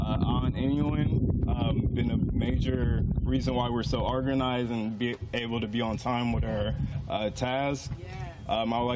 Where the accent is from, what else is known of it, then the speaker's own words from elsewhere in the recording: San Francisco, California, United States; I grew up in the Bayview Hunters Point neighborhood. I worked with many organizations, been to all the parks throughout here, and this was a park I keep coming back to. Growing up here, I loved playing basketball.